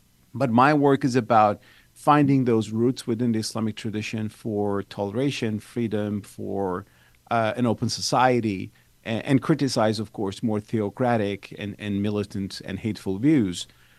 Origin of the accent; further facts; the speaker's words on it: Turkey; moved away as an adult; now in United States; I'm originally from Turkey. I used to be a journalist, author, academic there, and I switched to the U.S. side in the past 6 years